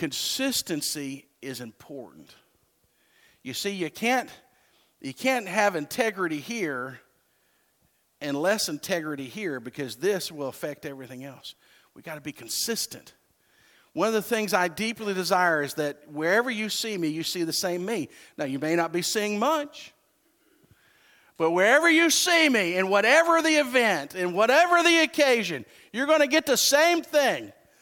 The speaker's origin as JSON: {"language": "English", "region": "Texas", "country": "United States", "said": "Now, wait a minute. I'm a Texan. Oh, yes, I am. I'm an American. Oh, yes, I am."}